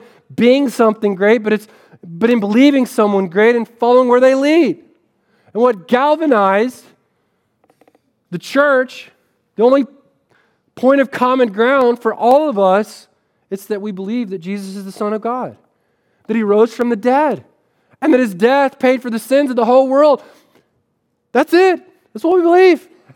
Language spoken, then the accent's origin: English; Florida, United States; also born or lived in Springfield; now in Chicago, United States; I spent 5 years in Springfield, and I thought I'd move to Chicago and be like, oh man, I'm from Florida, right?